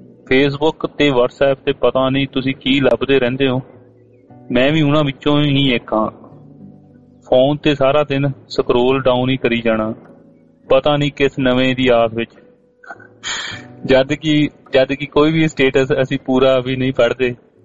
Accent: Brisbane, Queensland, Australia; now in Melbourne, Australia; ਤੇ ਵੈਸੇ ਮੈਂ ਬ੍ਰਿਸਬਨ ਤੋਂ ਬਿਲੋਂਗ ਕਰਦਾ ਜੀ।

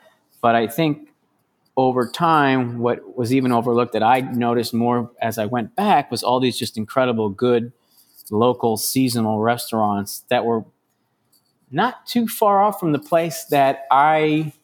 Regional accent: Chicago, Illinois, United States; growing up in Chicago, we never had good seafood anyway.

